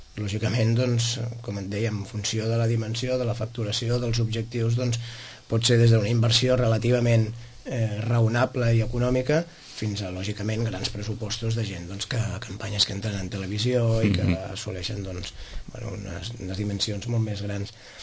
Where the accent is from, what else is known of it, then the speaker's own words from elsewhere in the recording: Sitges, Catalonia, Spain; si estem treballem a Sitges perquè som de Sitges i per la comoditat de poder anar a dinar a casa i poder anar de 5 minuts de casa a la feina